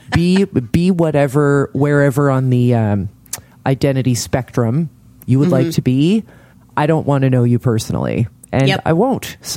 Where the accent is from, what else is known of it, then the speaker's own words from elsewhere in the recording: New Jersey, United States; I'm from Jersey